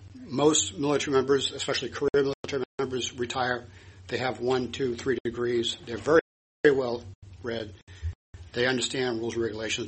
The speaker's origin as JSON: {"language": "English", "town": "Exeter", "country": "United States", "said": "I'm from Exeter, and I'm the commander of VFW Post 4298 in Dexter."}